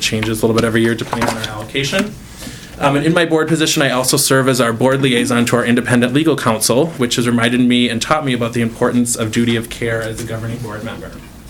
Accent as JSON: {"language": "English", "region": "Minnesota", "country": "United States", "tie": "born or raised there", "said": "And I've been born and bred in Minnesota"}